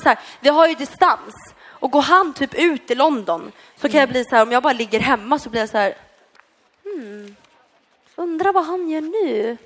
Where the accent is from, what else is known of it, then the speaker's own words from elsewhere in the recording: Gothenburg, Västra Götaland County, Sweden; accent: Gothenburg; har du min göteborgska?